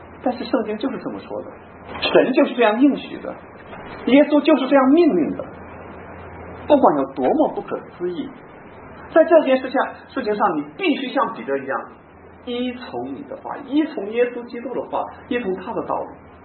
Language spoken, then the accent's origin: Chinese; China; 至少圣经没有指着我们中国人说咒诅我们吧